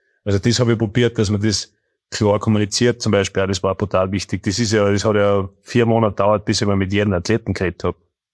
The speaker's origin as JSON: {"language": "German", "country": "Austria", "said": "ich bin ja Österreicher"}